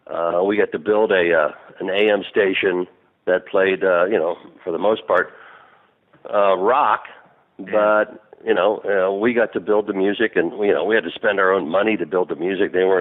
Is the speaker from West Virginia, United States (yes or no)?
no; Los Angeles, California, United States; as a listener, growing up in Los Angeles, listening to the Boss Jocks on KHJ